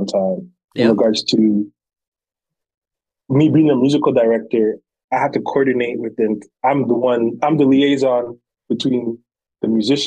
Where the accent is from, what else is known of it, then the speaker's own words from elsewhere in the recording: Brampton, Ontario, Canada; also born or lived in Scarborough; I was born in Scarborough. Scarborough got really bad. My parents, thankfully, in 2000, I believe, my parents moved to Brampton, and I was in Brampton from a very long time until when I moved out of Brampton to go back to Scarborough.